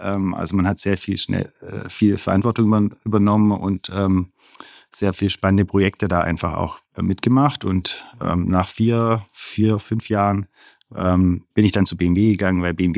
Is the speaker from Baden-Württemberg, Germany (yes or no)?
yes; Horb am Neckar, Baden-Württemberg, Germany; Ich komme aus einem kleinen Dorf oder Ort, 20.000 Einwohner, der Name ist Horb am Neckar, ist nahe dem Schwarzwald bei Tübingen, zwischen Tübingen und Freudenstadt.